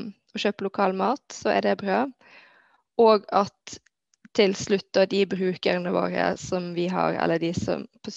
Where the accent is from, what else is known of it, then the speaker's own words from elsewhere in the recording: Bardu, Troms, Norway; Vi er da fra Bardu kommune, jeg og Frida.